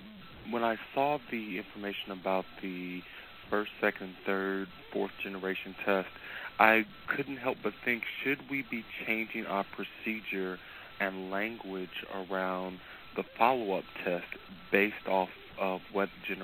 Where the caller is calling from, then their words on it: St. Louis, Missouri, United States; I'm calling from St. Louis, Missouri